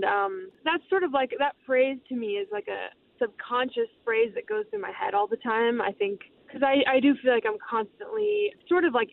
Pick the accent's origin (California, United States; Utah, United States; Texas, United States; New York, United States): California, United States; now in Los Angeles, United States; since my senior year of high school, I moved from Orange County, where I was born and raised, and to Los Angeles.